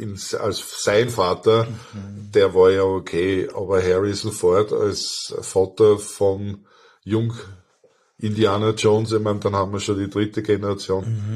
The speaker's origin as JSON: {"language": "German", "country": "Austria", "said": "ich bin Österreicher, ich lese österreichische Literatur"}